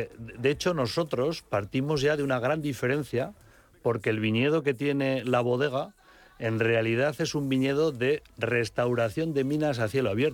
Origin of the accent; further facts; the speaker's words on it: La Rioja, Spain; Espero que sea vino, y si puede ser de Rioja, ya